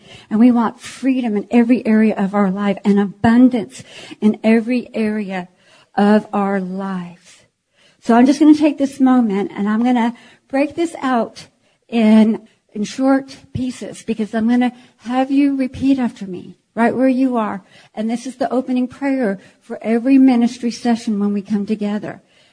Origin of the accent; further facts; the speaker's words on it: Iceland; you know, I come from Iceland. I had to break some of that off.